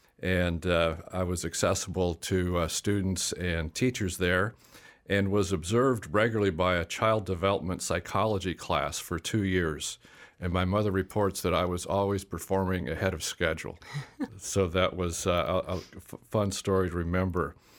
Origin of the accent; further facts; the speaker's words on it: North Newton, Kansas, United States; I grew up in North Newton, Kansas, out on the plains, and was born in 1952, so lived through the 50s and the 60s.